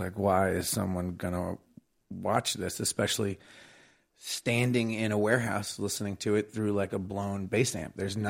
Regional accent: Canada; Yeah, we're both Canadian.

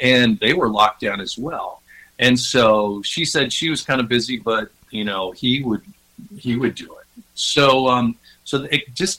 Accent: Bardstown, Kentucky, United States; Now, I grew up in Bardstown, Kentucky

